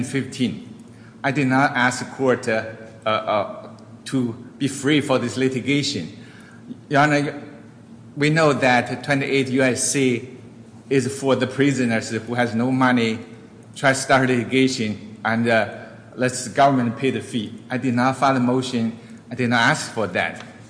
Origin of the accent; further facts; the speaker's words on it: China; English is a second language; now in United States; You can tell I'm immigrant from China. I thought I fulfilled my American dreams.